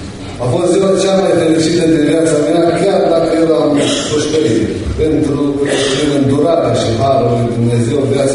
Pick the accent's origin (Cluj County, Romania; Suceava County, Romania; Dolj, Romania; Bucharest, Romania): Suceava County, Romania; Dona Cantrenilor; sunt din Dona Cantrenilor, județul Suceava.